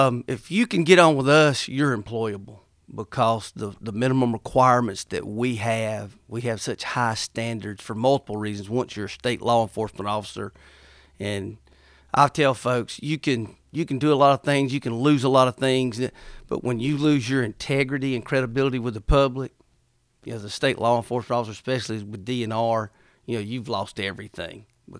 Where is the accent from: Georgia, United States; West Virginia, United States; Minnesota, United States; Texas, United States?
Georgia, United States; Well, I'm from Georgia, grew up in the rural parts of the state.